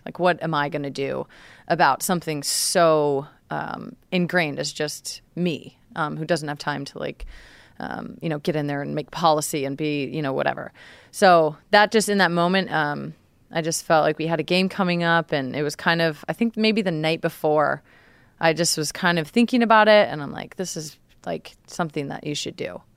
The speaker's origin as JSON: {"language": "English", "town": "Redding", "region": "California", "country": "United States", "tie": "born or raised there", "also_born_or_lived": "Portland, Oregon", "said": "I was raised in Redding, California, which is pretty, you know, rural, small town, very conservative."}